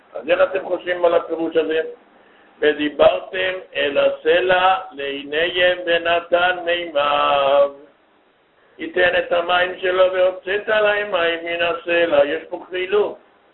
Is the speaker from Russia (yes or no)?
yes; Russia; Hebrew is a second language; סליחה, אני רוסי, לא יודע, אנגלית, אולי בהונגרית